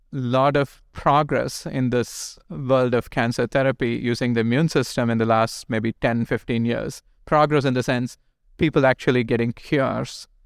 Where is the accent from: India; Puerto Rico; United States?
India; moved away as an adult; I grew up in India.